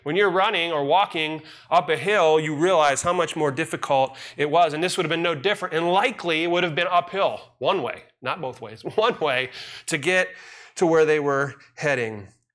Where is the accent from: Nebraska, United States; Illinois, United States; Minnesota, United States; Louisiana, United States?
Illinois, United States; McHenry; born there; I was born in McHenry, Illinois, and so if I had to go back there, I don't know that I've been back there in probably 40 years.